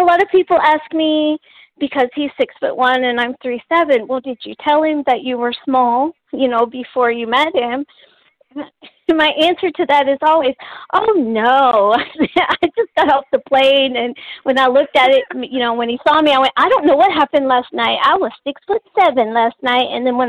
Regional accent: Texas, United States; I'm a Texan, so I thought snow was like, you know, a CGI trick.

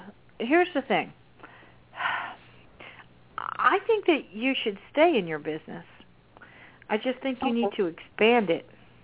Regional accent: New Jersey, United States; Because we're from Jersey, and you don't mess with Jersey girls.

